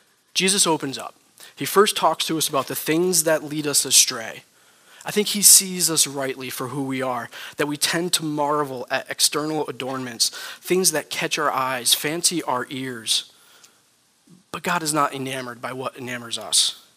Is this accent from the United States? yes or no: yes; New York, United States; I mean, I'm from Schoharie County, about an hour from here. A lot of natural beauty, rivers, mountains, farms, trees, beautiful country, natural beauty.